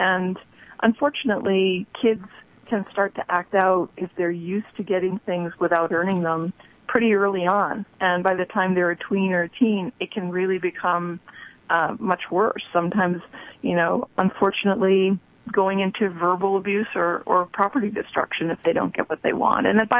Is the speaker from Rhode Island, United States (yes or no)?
yes; Rhode Island, United States; Hey, I grew up in Rhode Island, so I know Carvel well.